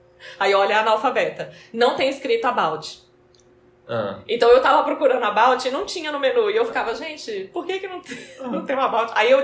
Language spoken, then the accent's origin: Portuguese; Spain; Minha subjetividade, ela é espanhola, assim. Lógico, é de onde eu vim.